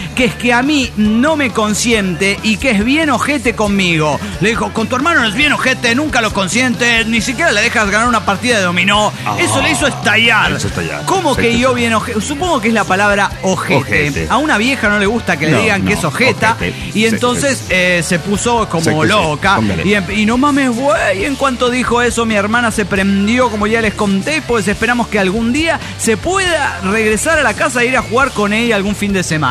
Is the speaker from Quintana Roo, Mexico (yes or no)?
yes; Cancún, Quintana Roo, Mexico; Hola amigos … de Cancún